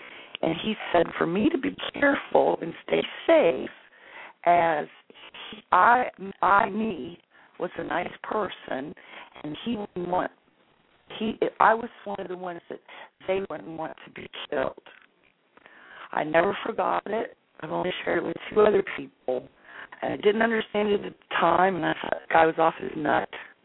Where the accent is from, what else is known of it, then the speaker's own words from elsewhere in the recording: Hawaii, United States; born there; I was born in Hawaii. And I have a Hawaiian birth certificate.